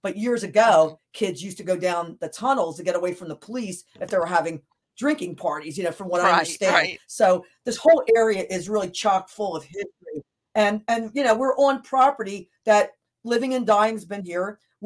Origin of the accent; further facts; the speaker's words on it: Upper Darby, Pennsylvania, United States; And when I lived only about 5 miles from here, I grew up in Upper Darby